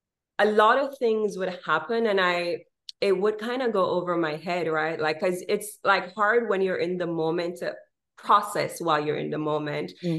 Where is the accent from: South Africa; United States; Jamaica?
Jamaica; Westmoreland; a beautiful place. I'm from Westmoreland.